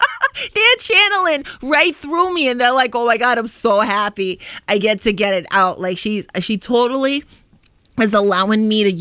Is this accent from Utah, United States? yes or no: no; Boston, Massachusetts, United States; but I am actually a Bostonian. I do live in Boston.